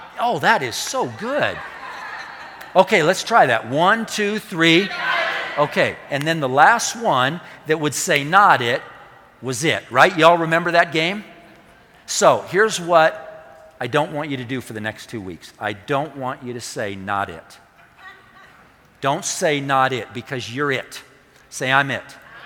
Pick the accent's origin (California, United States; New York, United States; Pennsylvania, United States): California, United States; when I was a kid, probably the two most popular games that we played growing up in Southern California were tag and Marco Polo.